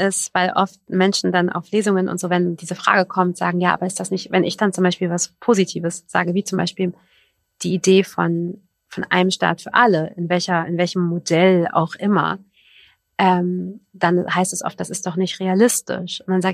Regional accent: Germany; Das ist für mich als Deutsche im Jahr 2025 der einzig logische Gedanke

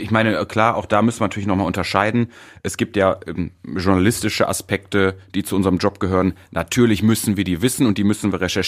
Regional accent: Mülheim an der Ruhr, North Rhine-Westphalia, Germany; born there; Also ich meine, guck mal, ich bin gebürtiger Mülheimer.

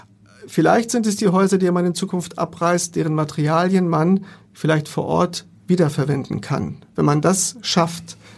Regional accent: Lower Saxony, Germany; born there; now in Hamburg, Germany; Ich bin ein gebürtiger Niedersachse und bin beruflich nach Hamburg gekommen und bin beruflich in Hamburg geblieben

